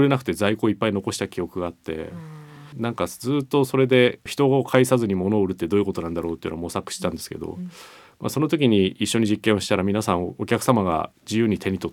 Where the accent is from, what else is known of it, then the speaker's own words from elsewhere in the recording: Utsunomiya, Tochigi, Japan; そうです、栃木の宇都宮なんですけど、